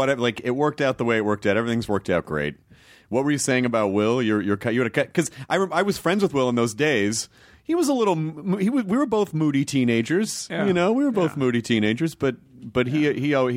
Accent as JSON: {"language": "English", "country": "United Kingdom", "said": "hello, I'm a British person."}